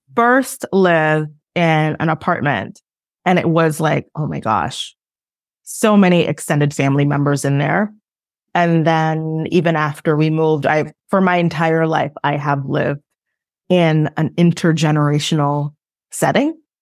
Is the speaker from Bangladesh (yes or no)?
no; Brooklyn, New York, United States; also born or lived in Haiti; I was born in Haiti. I was raised in Brooklyn, New York.